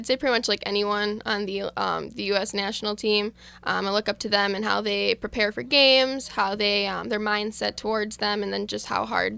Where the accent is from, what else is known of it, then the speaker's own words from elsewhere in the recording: De Pere, Wisconsin, United States; So I'm from Green Bay, Wisconsin, DePere, Wisconsin, if you know where that is.